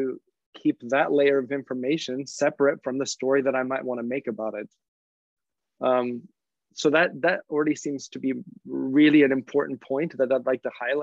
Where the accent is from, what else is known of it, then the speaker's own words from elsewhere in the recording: United States; now in Germany; I'm an American, but I live in Germany. I've lived over here for about 20 years, actually.